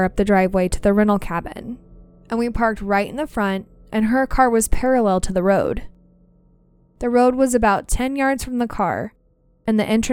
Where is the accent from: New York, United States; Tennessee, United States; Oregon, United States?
Tennessee, United States; Townsend; I'm almost 60 years old, and I'm a wildlife and landscape photographer from East Tennessee. I'm from Townsend, which is located in the Smoky Mountains.